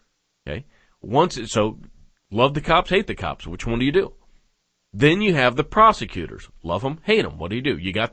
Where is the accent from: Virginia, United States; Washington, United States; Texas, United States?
Washington, United States; Edmonds; moved away; However, I went back to my hometown, to Edmonds, and was able to drive around and go anywhere that I wanted to, simply by recollection from when I was a little kid.